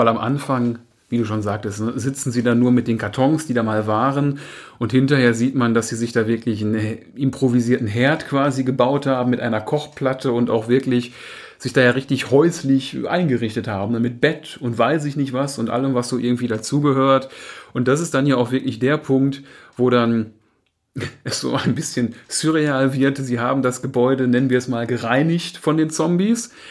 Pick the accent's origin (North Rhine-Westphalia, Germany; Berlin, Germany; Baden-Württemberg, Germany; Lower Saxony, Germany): North Rhine-Westphalia, Germany; Also hier im Pott, wo ich herkomme, da hat man auch gesagt, Bier ist gesund